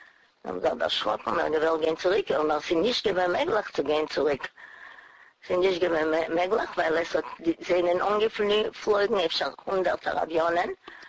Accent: Poland; born there; German is a second language; Aber wir sind gewinnt Polische, weil wir haben geboren in Polen.

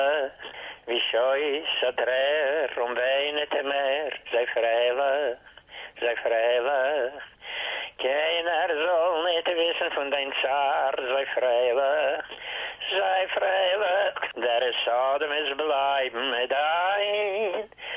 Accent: Bessarabia, Moldova; born there; German is a second language; Ich bin geboren in Bessarabien, weißt du, also eine Gegend ist so in Moldova.

